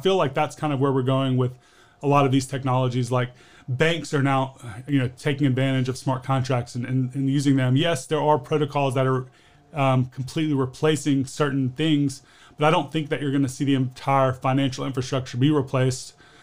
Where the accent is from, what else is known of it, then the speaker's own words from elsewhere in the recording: United States; here in the United States. Or when I say here, I'm speaking of my home country, obviously.